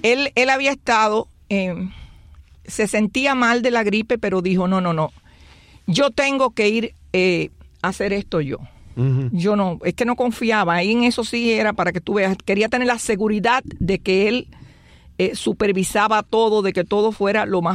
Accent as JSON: {"language": "Spanish", "town": "Cueto", "region": "Holguín", "country": "Cuba", "said": "yo soy de un pueblito llamado Cueto que queda entre Holguín y Mayarí."}